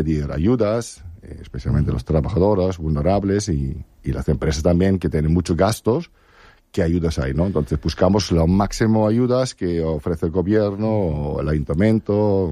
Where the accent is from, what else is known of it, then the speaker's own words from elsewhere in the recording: Esslingen, Baden-Württemberg, Germany; Spanish is a second language; moved away as an adult; now in Spain; Yo soy de Esslingen, cerca de Stuttgart, en Alemania.